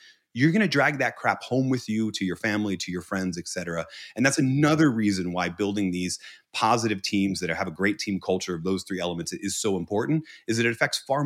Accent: Northeast, United States; I come from the Northeast of the United States. My love language is snark, right?

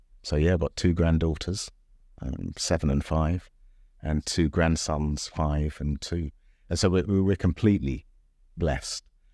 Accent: United Kingdom; moved away as an adult; I've always had that great affinity and and pride of being a Brit abroad

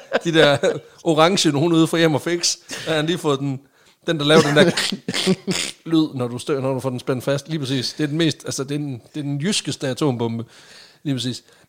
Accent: Sønderborg, Region of Southern Denmark, Denmark; Hov, jeg er fra Sønderborg.

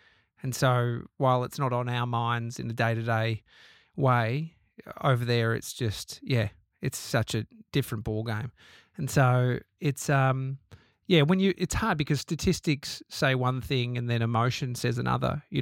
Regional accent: Australia; you know, as an Australian, you go, well, just get rid of the guns.

